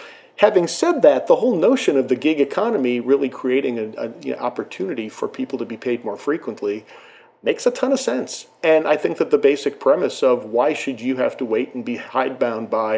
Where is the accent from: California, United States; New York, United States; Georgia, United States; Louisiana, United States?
Georgia, United States; Atlanta; I'm familiar with a small startup that's going after a similar market space here in my hometown of Atlanta called Soft Giving.